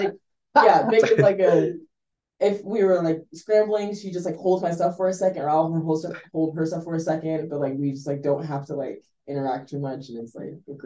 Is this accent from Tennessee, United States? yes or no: no; New Jersey, United States; Yes, I'm from New Jersey.